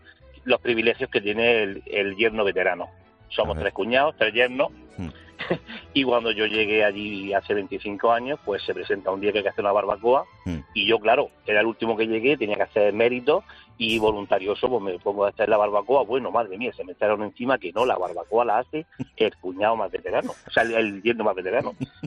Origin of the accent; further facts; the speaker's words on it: Lorca, Region of Murcia, Spain; que somos de Lorca y aquí se hacen las migas estas que son tan laboriosas